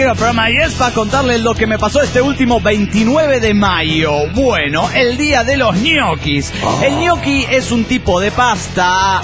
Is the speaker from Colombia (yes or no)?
no; Santiago, Santiago Metropolitan, Chile; de Santiago de Chile, po.